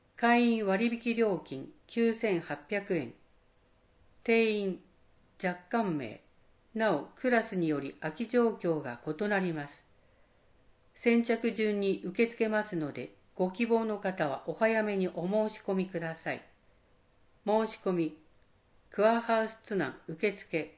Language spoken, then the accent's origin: Japanese; Kawanishi, Niigata, Japan; now in Tsunan, Japan; 私の実家は旧川西町であり、妻の実家も十日町市と、二人とも魚沼の空気と水と土地で育ちました。